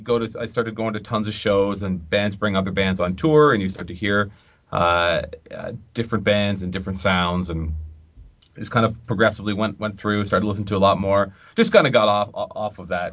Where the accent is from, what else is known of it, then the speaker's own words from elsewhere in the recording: Ontario, Canada; And when I grew up outside of Toronto, just coming down into the city to go to bigger shows or smaller shows